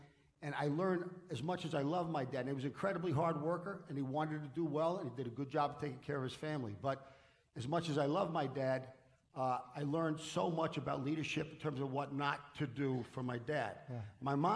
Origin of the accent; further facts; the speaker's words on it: New York, United States; We grew up in the Dyckman Street section in New York, which is a gang area.